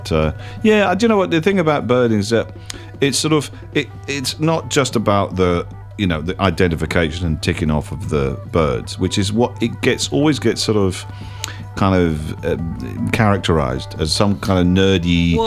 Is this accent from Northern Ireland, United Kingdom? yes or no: no; Bath, South West England, United Kingdom; inviting me to the university in Bath, my hometown.